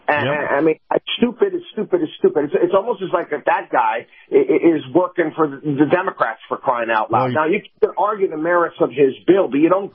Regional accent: Albany, New York, United States; I grew up in Albany, New York. They had a great train station, beautiful train station downtown Albany.

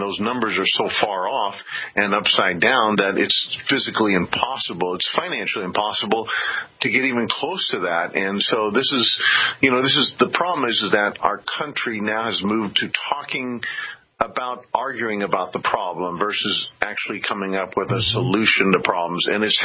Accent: Germany; It I am shocked coming from Germany, because Germany is supposed to be the most of all countries in the world

